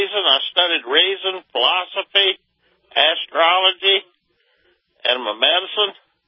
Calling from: Arkansas, United States; Southwest Arkansas.

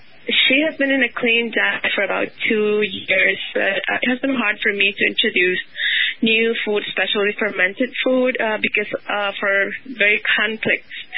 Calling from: San Fernando Valley, California, United States; I'm calling from San Fernando Valley, California.

